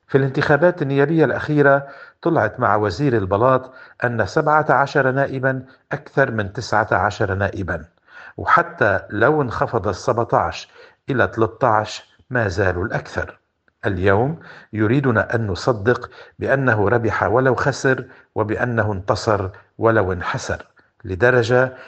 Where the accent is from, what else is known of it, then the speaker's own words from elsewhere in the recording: Lebanon; نحن لبنانيين